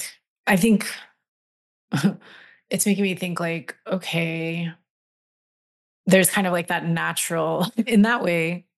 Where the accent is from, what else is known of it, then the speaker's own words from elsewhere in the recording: Texas, United States; Like that La Llorona was not, you know, part of my culture as a white kid, but growing up in Texas, like there's lots of proximity.